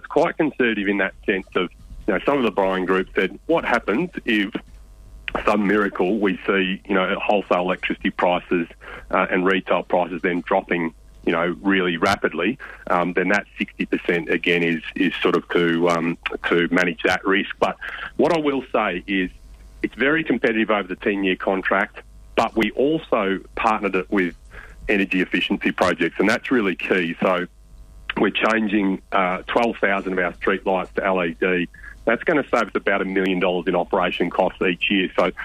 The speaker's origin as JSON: {"language": "English", "town": "Mildura", "region": "Victoria", "country": "Australia", "tie": "born or raised there", "said": "I'm originally a country boy growing up in Mildura"}